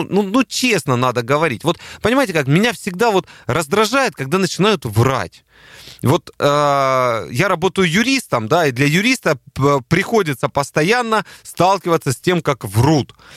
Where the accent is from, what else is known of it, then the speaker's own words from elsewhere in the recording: Russia; мы врачи из России